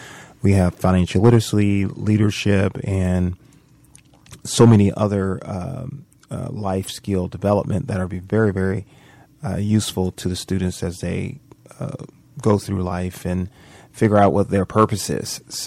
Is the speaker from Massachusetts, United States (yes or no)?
no; Manchester, Georgia, United States; coming up in the southern cities of Georgia, born and raised in Manchester, but, you know, often in LaGrange and Warm Springs and all those little small towns.